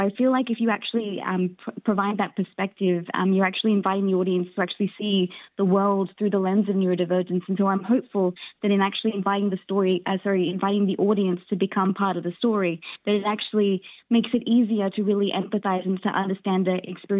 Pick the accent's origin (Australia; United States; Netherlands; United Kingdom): Australia; the greatest thing about being Australian is that we come from like a heritage that knows that storytelling is the best way to explain what our experiences is